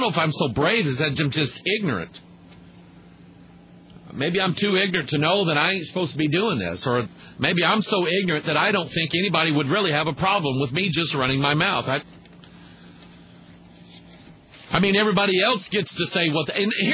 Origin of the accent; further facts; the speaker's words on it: United States; And I'm an American. I'm an American pastor.